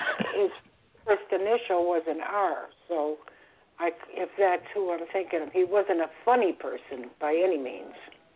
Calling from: Florida, United States; I'm calling from Florida.

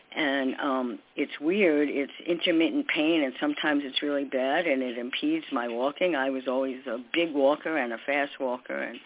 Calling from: New York, United States; from New York.

